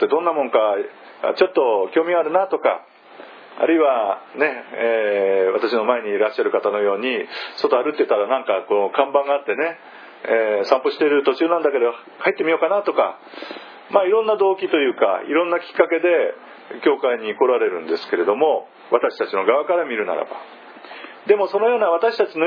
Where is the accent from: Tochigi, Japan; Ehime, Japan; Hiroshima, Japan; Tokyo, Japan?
Tokyo, Japan; born there; 私はもともとは東京都に生まれましたけれども、